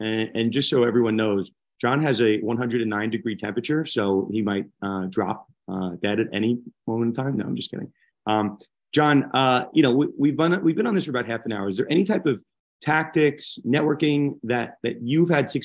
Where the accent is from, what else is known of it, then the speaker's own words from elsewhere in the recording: Florida, United States; You know, I grew up in Florida like you did.